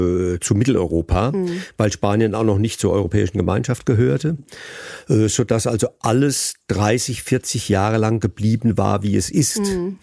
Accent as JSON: {"language": "German", "region": "Rhineland-Palatinate", "country": "Germany", "said": "Also ich bin aus der Pfalz, da ist der höchste Berg 700 Meter hoch."}